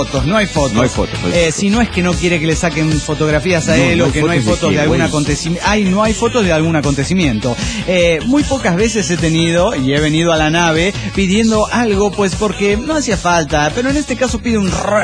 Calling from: Córdoba, Argentina; de Córdoba, Argentina.

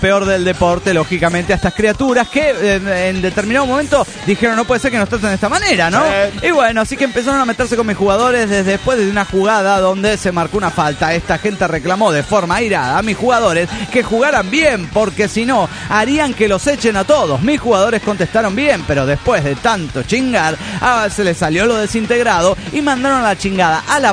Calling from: Chetumal, Quintana Roo, Mexico; de Chetumal, Quintana Roo, México.

